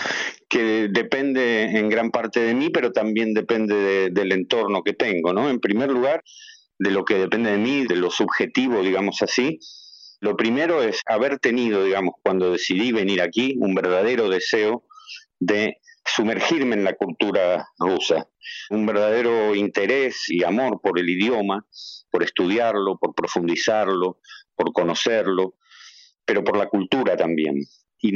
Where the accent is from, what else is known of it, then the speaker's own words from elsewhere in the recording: Buenos Aires, Argentina; moved away as an adult; siendo argentino y habiendo vivido toda mi vida o prácticamente toda mi vida en Buenos Aires, se hace difícil